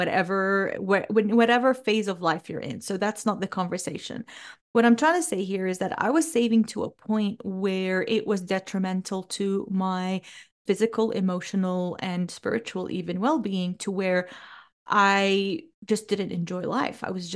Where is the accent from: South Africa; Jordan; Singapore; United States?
Jordan; moved away as an adult; now in Australia; I was born and raised in Jordan. I left Jordan when I was 23. I went to Australia all on my own. That was 20 years ago, a little bit over that.